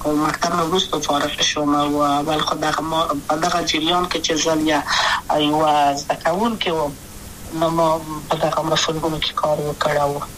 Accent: Kabul, Afghanistan; also born or lived in Wardak Province; زه خو اصلا د وردګو ولایت یم د پلار مې د وردګو ولایت ته خلګنسې کې د لې د کابل په تخت خپل سیمه کې یم او لویا شویم کابل که هم مکتب می دولسم پا کابل

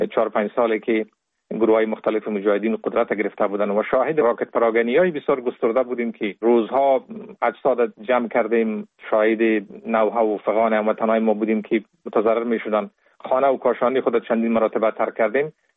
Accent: Kabul, Afghanistan; born there; در سال 1970 متولد شدیم در کابل در یک خانواده روشن فکر

